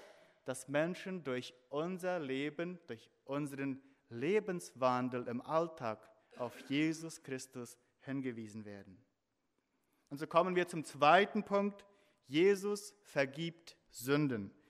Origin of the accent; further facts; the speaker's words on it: Paraguay; now in Europe; Nun, ich bin in Paraguay aufgewachsen und dort sind die Häuser normalerweise mit Wellblechplatten gedeckt.